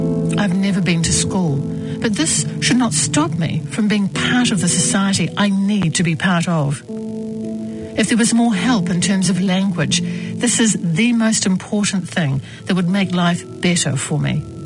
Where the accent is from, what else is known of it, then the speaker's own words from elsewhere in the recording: Sudan; moved away as an adult; also born or lived in Chad; now in New Zealand; Originally, I came to New Zealand from Sudan on the 20th of July, 2012. I had lived in a refugee camp in Chad for 8 years.